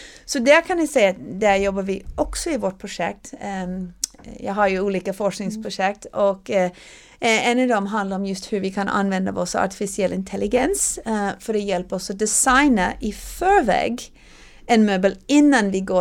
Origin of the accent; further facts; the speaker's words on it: Nashville, Tennessee, United States; also born or lived in New Haven; jag var född i New Haven, Connecticut, på Yale universitet. Men vi flyttade till Nashville när jag var 3 år, och min far bor kvar där, så det är där jag hade hela min uppväxt, i Nashville, Tennessee.